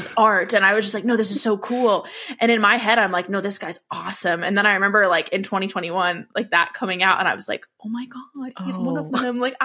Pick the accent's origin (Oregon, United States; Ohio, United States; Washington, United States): Washington, United States; I'm from Washington.